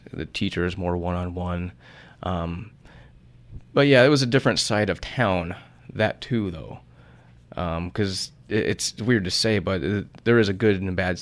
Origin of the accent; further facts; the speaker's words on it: Tucson, Arizona, United States; I get that feeling from my hometown of Tucson.